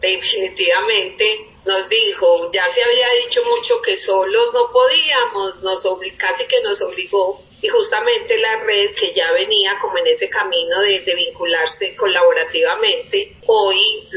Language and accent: Spanish; Medellín, Antioquia, Colombia; Pero a nivel general todos somos, digamos, que de Medellín y Antioquia.